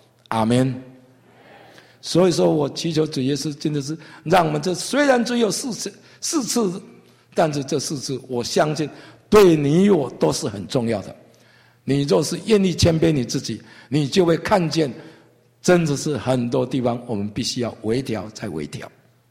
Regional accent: Taiwan; 我相信我从台湾来，在台湾现在最流行的是怎样养生啊？

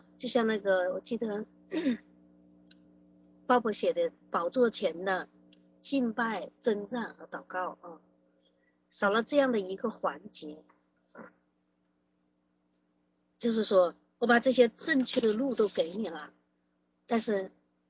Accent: Hubei, China; born there; 我是在湖北出生的，我的父母呢他是湖南人，所以很喜欢做那个湖南菜

